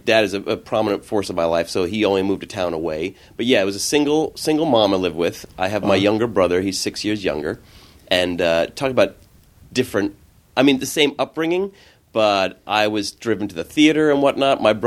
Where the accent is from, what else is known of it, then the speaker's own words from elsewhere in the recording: Merrick, New York, United States; Merrick, Long Island.